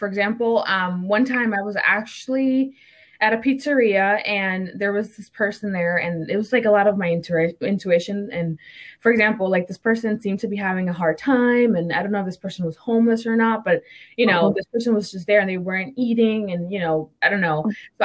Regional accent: New Jersey, United States; moved away; I come from New Jersey, and it's the cost of living over there. It's pretty high.

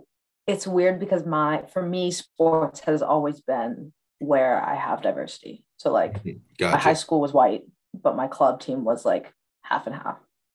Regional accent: Austin, Texas, United States; Austin, Texas. Right. And so, like, Austin is fairly white, but, like, there's definitely, like, pockets of mostly, like, Latinx people, but there's also pockets of Black people. But I lived in, like, a super white suburb

